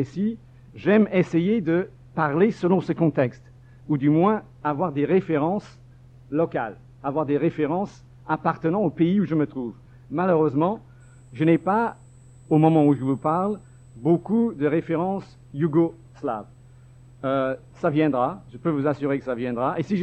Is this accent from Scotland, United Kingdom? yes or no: yes; Scotland, United Kingdom; now in France; je suis un écrivain d'origine écossaise, je viens d'Écosse, de Skotska.